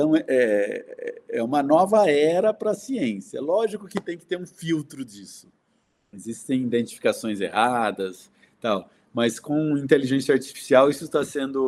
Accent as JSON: {"language": "Portuguese", "town": "Campinas", "region": "São Paulo", "country": "Brazil", "tie": "born or raised there", "said": "eu sou fui criado como uma criança urbana, em Campinas, numa rua de terra."}